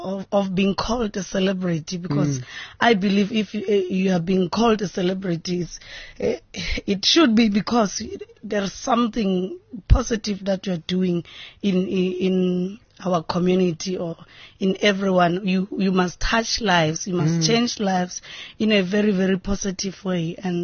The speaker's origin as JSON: {"language": "English", "region": "Limpopo", "country": "South Africa", "tie": "born or raised there", "lives_now": "Gauteng, South Africa", "said": "I was born and raised in Kasikukune 34 years ago. So, now I'm in Gauteng because of this business of mine"}